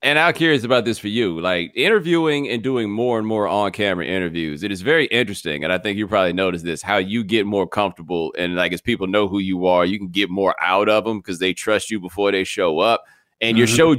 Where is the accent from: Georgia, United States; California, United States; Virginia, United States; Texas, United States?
Texas, United States; Houston; You know, I am from Houston, so...